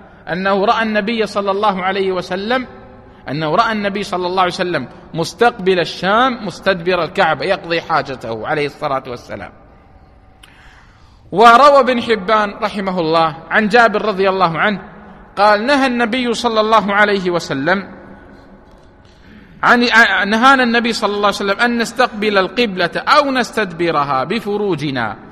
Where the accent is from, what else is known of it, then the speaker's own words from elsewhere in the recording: United Arab Emirates; طيب إذا كان عندنا في الإمارات مثلا، هل يقال شرقوا أو غربوا أو يقال ماذا؟